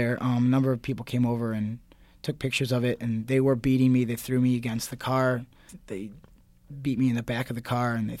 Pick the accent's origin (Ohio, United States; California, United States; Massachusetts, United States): Ohio, United States; now in New York City, United States; I come from Ohio. People think I'm in New York City